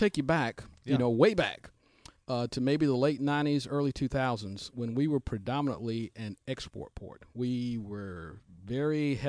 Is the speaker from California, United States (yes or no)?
no; Georgia, United States; I actually grew up in middle Georgia where a lot of that stuff was mined